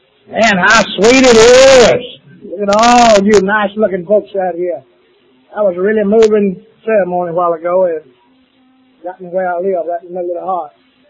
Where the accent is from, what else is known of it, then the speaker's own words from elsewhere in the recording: Lincolnton, Georgia, United States; I'm from Lincolnton, Georgia. Little town, 1,406 people.